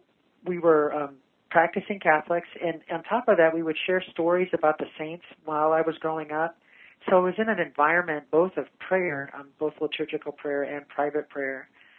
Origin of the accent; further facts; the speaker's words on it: Cheyenne, Wyoming, United States; also born or lived in Puerto Rico / Texas; I'm originally from the city of Cheyenne. My dad was in the military, so I was born in Puerto Rico and lived in a few cities on air bases in Texas, and then came to F.E. Warren Air Force Base in Cheyenne, Wyoming, and have been there ever since.